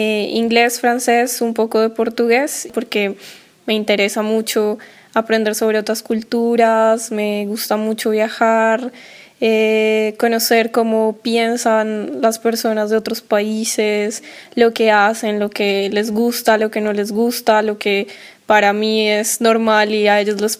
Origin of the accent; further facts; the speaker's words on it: Bogotá, Colombia; vengo de Bogotá, Colombia, tengo 23 años, ya me gradué de la universidad, estudié licenciatura en lenguas modernas, hablo inglés, francés, un poco de portugués